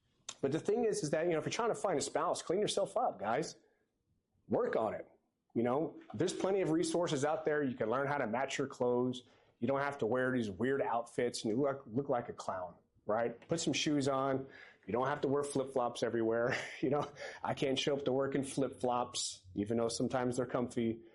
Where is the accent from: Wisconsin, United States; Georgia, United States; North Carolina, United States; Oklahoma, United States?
Wisconsin, United States; Green Bay; I grew up in Green Bay, Wisconsin, so on Sundays it was you're watching the Packer game. I mean, I grew up Catholic